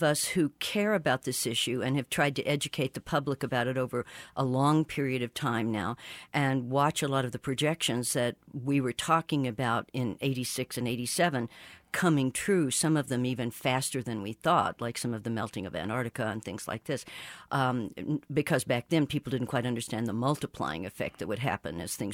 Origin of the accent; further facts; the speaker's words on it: United States; But it's also just devastating as an American to see the United States just abdicate its leadership of the world.